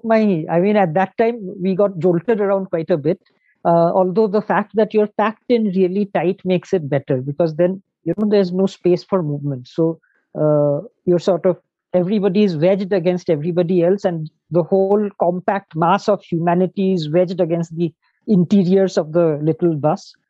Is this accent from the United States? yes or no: no; Shillong, Meghalaya, India; firstly, I'm from Shillong